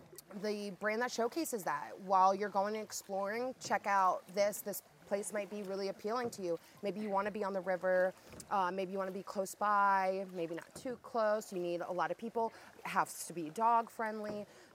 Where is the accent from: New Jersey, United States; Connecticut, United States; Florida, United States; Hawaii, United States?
Florida, United States; Weeki Wachee; now in St. Petersburg, United States; I grew up in WikiWatchy area. And then just with school and then jobs, I've migrated a little south to where I now reside in St. Pete, Florida, which is just outside of Tampa.